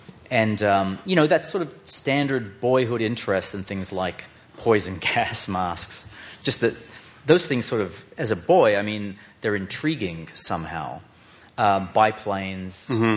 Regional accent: Australia; I grew up in Australia. That's where I spent my childhood.

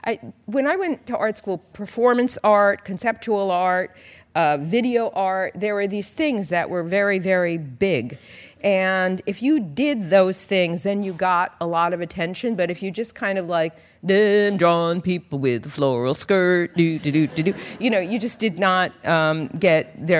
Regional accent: Brooklyn, New York, United States; I grew up in Brooklyn, and I still don't really understand yards, even though I have one now.

